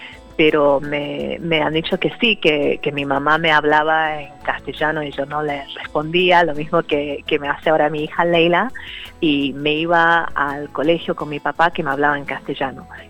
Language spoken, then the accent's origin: Spanish; England, United Kingdom; Aunque crecí en Inglaterra, también crecí con una comunidad en que la gente hablaba inglés y castellano.